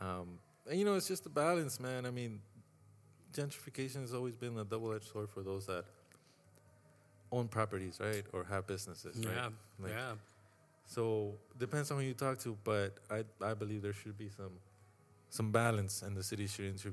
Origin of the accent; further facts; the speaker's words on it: Echo Park, California, United States; So a lot of my experiences were not the same as other barrios just because... Mm. I was born in 95, so early 2000s